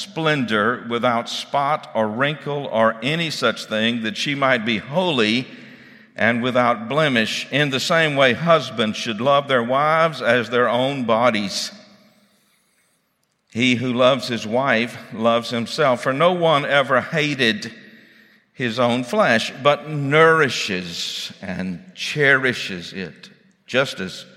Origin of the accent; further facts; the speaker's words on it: Lincolnton, Georgia, United States; moved away as an adult; now in Augusta, United States; When I left my hometown of Lincolnton, that's where I grew up, in 1970.